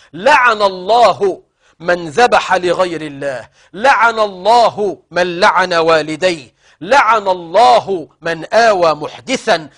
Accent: Egypt; عندنا كمصريين

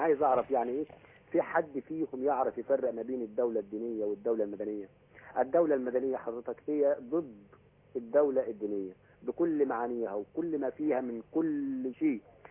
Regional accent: Beni Suef, Beni Suef Governorate, Egypt; انا من بني سويف اصبة الوقيم.

